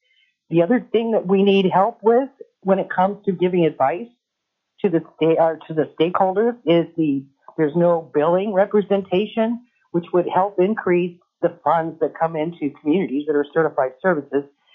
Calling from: Sitka, Alaska, United States; I'm calling from Sitka, Alaska.

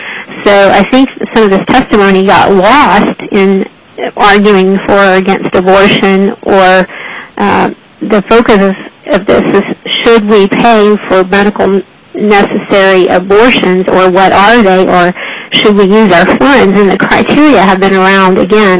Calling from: Anchorage, Alaska, United States; I'm calling from Anchorage, representing myself.

